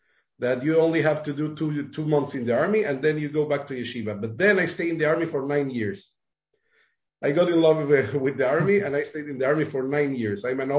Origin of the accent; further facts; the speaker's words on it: Mexico City, Mexico; English is a second language; moved away as an adult; also born or lived in Israel; now in Barcelona, Spain; I was born in Mexico City in a Sephardic traditional environment from Aleppo Jews, the Syrian Jews, the glorious Jewish community of Aleppo. And I grew up in a religious school, not the yeshiva, the Zionist one.